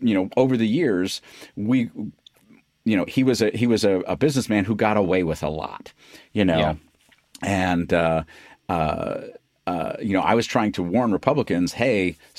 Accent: New York City, New York, United States; You know, I come from New York City.

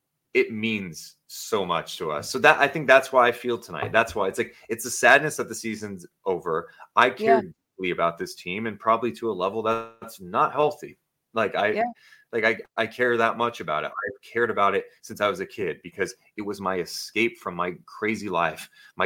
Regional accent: Sacramento, California, United States; the fact that I'm still able to do this and I'm in my hometown, Sacramento, doing it, I don't take that shit for granted at all.

